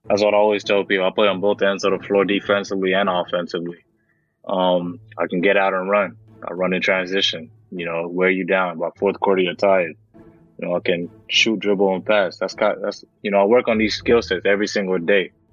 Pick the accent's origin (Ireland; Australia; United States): Australia; Perth, Western Australia; also born or lived in Nairobi, Kenya; We went over to Western Australia, a small city called Perth, and I grew up there basically all my life.